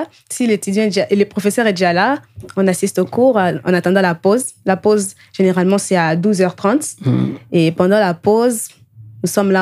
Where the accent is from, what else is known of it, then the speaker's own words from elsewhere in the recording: Lingwala, Kinshasa, DR Congo; Oui, mais moi, je suis de Lingwala.